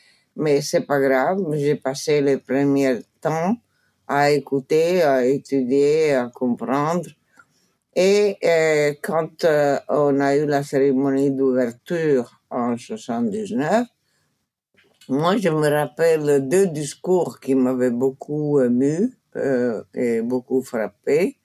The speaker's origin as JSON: {"language": "French", "country": "Italy", "said": "Parce que je venais d'Italie, évidemment."}